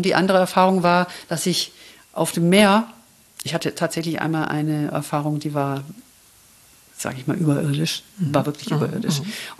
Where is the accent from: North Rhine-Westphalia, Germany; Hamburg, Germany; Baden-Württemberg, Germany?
Baden-Württemberg, Germany; Ich bin ja aus dem Schwabeländle.